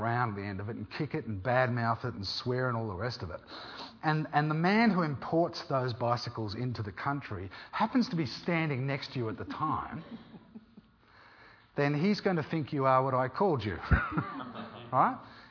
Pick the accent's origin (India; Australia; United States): Australia; I'm an Australian, okay?